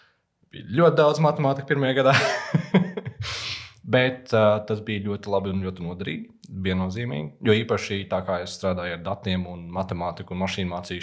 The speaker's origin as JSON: {"language": "Latvian", "region": "Liepāja", "country": "Latvia", "said": "tā kā es nāku no Liepājas"}